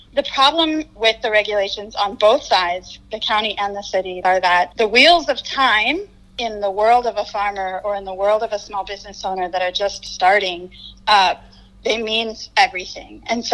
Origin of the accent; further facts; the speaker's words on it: California, United States; They don't match who we are as Californian citizens.